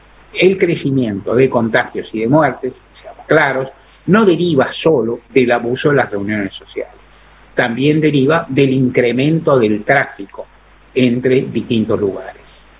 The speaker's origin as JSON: {"language": "Spanish", "country": "Argentina"}